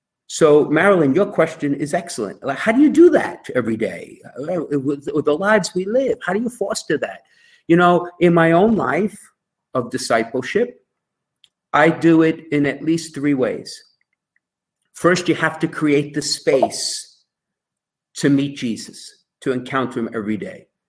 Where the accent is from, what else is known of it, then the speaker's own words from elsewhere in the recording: New York, United States; And as you know from my accent, those of you who may not know me, I was born and raised in New York.